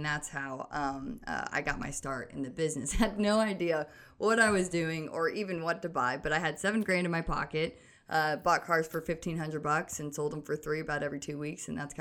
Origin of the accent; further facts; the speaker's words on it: Florida, United States; also born or lived in Illinois, United States; now in Dallas, United States; I was born in Illinois and raised more so in Florida. I went to high school out there